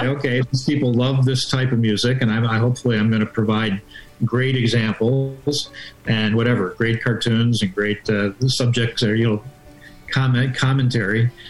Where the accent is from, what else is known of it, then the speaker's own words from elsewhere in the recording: New York, United States; I grew up in New York State, and we had the three top office holders were all liberals.